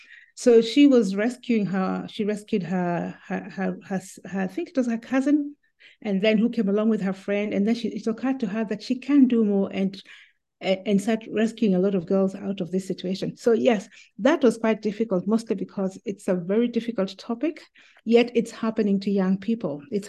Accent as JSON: {"language": "English", "country": "Kenya", "said": "if I speak as a Kenyan now. But it's about 50 something million people."}